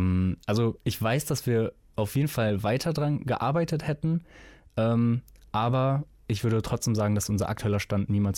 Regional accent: Olpe, North Rhine-Westphalia, Germany; Ich komme aus Olpe im Sauerland.

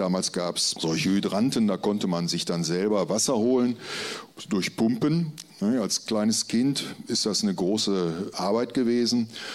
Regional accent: Ruhrort, North Rhine-Westphalia, Germany; Ich bin in Ruhrort groß geworden. Die ersten 10 Jahre meines Lebens habe ich in Ruhrort verbracht

